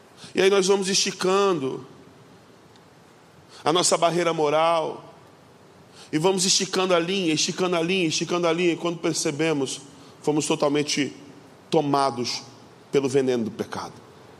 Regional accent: Ariquemes, Rondônia, Brazil; Eu sou de Rondônia, numa cidade do interior chamada Ariquemes, e lá na minha terra o pessoal gosta muito de pescaria.

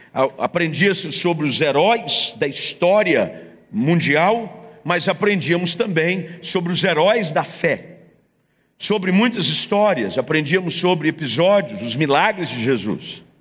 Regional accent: Southeast, Brazil; e eu estou dizendo aqui da região aonde eu moro e de onde eu sou proveniente, que é a região sudeste

